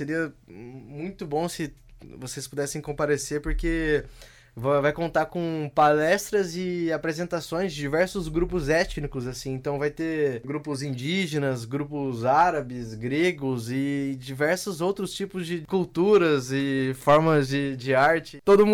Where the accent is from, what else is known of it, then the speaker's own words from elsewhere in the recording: Londrina, Paraná, Brazil; Sou natural de Londrina.